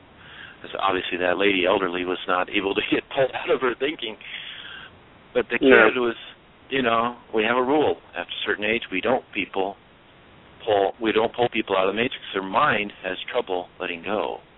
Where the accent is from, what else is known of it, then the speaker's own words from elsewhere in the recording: Iowa, United States; moved away as an adult; well, I'm from Iowa. I just came here.